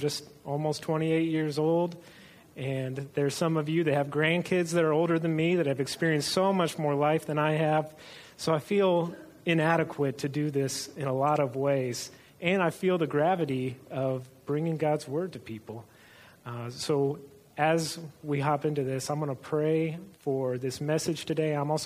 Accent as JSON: {"language": "English", "town": "Indianapolis", "region": "Indiana", "country": "United States", "tie": "born or raised there", "moved": "as an adult", "lives_now": "Ohio, United States", "said": "I was born in Indianapolis and grew up there and spent my first 22 or 23 years there. And I moved to Northwest Ohio 4 years ago with a ministry called Campus Outreach."}